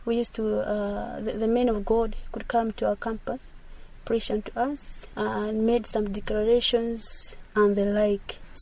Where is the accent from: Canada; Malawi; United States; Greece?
Malawi; Mzimba, Northern Region; now in Lilongwe, Malawi; I'm from Mzimba District. Currently, I stay here in Lilongwe.